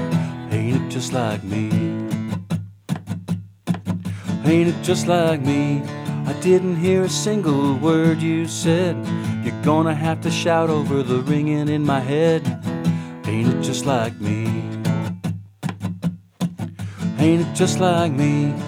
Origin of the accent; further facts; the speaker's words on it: Austin, Texas, United States; I grew up in Austin. I still have friends that live in Austin